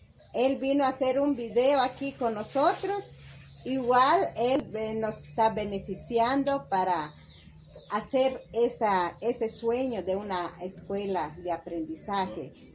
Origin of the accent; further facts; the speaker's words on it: San Juan La Laguna, Sololá, Guatemala; de Cholotía, de San Juan La Laguna, Sololá, del lago de Atitlán, Guatemala.